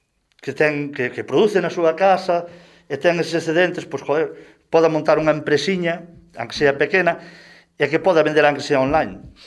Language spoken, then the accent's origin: Galician; Mazaricos, Galicia, Spain; eu criei-me en Mazaricos, nací na parroquia de San Cosme de Antes, unha parroquia rural, ali vivese da ganadería.